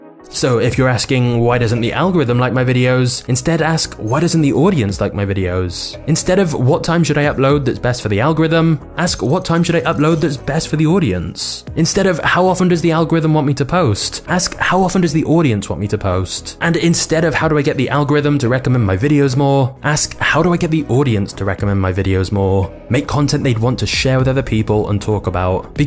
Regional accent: United Kingdom; I'm British, we say niche, not niche

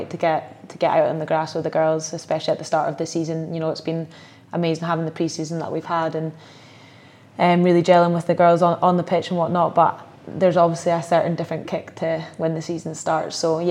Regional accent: Scotland, United Kingdom; yeah, obviously being Scottish, I was well aware of it being here

